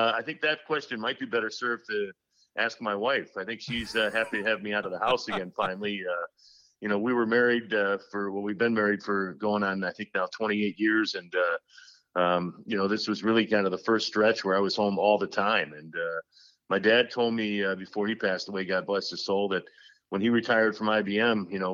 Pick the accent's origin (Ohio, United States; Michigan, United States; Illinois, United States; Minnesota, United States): Illinois, United States; Chicago; I grew up in Chicago, as you mentioned